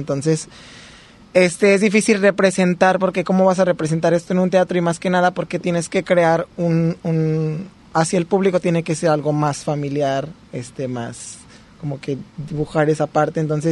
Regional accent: San Luis Potosí, Mexico; now in Puerto Vallarta, Mexico; Yo vengo de San Luis Potosí, soy de San Luis Potosí y pues ahí estuve en el Instituto Potosino de Bellas Artes.

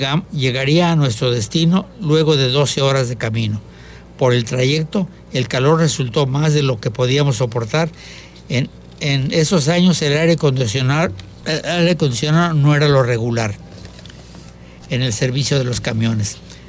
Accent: Mexico City, Mexico; also born or lived in United States; now in Puerto Vallarta, Mexico; resulta ser que soy originario de la Ciudad de México

